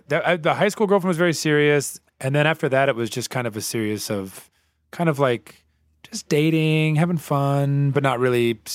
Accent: Bible Belt, United States; And you got to keep in mind that I grew up in the Bible Belt.

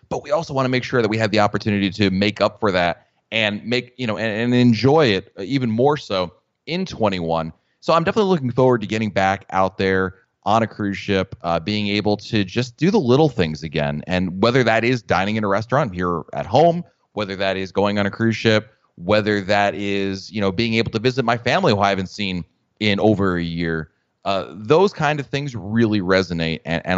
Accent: Northeast, United States; I grew up in the Northeast. Mount Dora is about as close to a town in the Northeast that I can remember.

